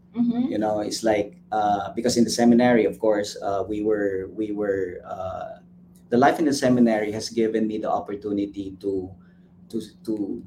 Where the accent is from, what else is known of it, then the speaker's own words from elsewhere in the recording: Sariaya, Calabarzon, Philippines; so I'm from Quezon Province in a small town called Sariaya, which is around 70 miles south of the capital of Manila.